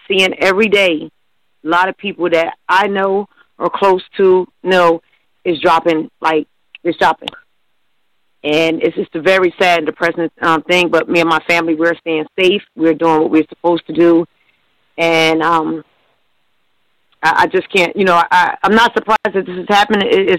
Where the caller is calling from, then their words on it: New Jersey, United States; I'm calling in from New Jersey.